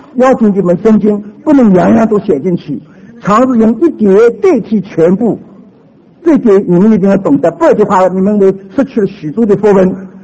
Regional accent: China; 我们中国人说民以食为天

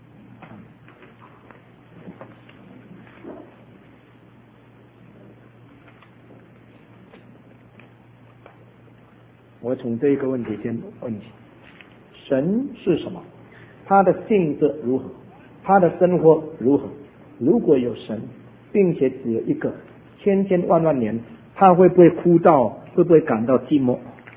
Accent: China; 我们中国人一向来很骄傲，因为我们的5000年文化有很高的道德标准

